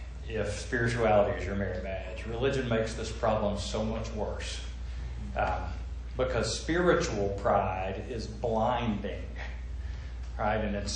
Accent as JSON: {"language": "English", "region": "the South", "country": "United States", "said": "You know, I'm a Southerner. You may not have known that. But we're taught modesty in the South."}